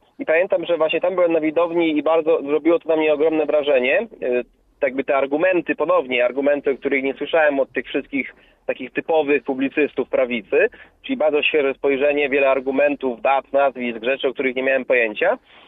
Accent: Lublin, Lublin Voivodeship, Poland; to było takie spotkanie w Lublinie, skąd pochodzę

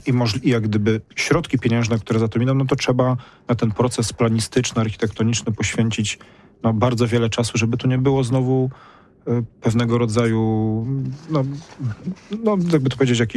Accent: Poznań, Greater Poland Voivodeship, Poland; ja jestem chłopak z Górczyna

